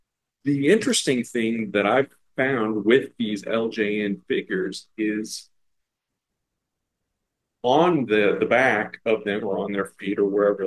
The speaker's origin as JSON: {"language": "English", "town": "St. Louis", "region": "Missouri", "country": "United States", "tie": "born or raised there", "said": "I grew up in the St. Louis area, so caught the tail end of Wrestling at the Chase"}